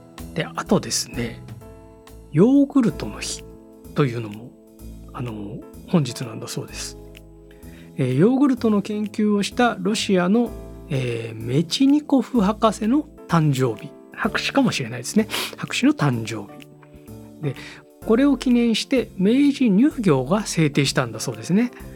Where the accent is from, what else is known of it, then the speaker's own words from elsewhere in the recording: Osaka, Japan; 大阪も僕関西出身なんですけど、関西というか大阪府出身なんですけど